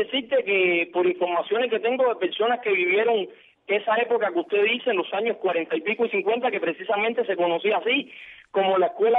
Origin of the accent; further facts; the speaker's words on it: Cárdenas, Matanzas, Cuba; No, yo nací aquí en Cárdenas.